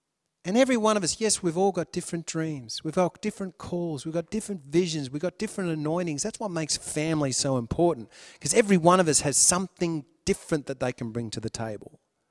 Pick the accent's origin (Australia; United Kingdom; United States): Australia; now in New Zealand; I just, as an Aussie brother coming over to share with his Kiwi brothers